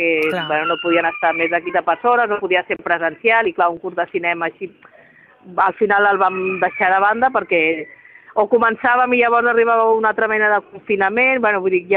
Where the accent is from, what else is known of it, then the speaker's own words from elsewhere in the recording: Santa Cristina d'Aro, Catalonia, Spain; jo mateixa sóc de Santa Cristina d'Aro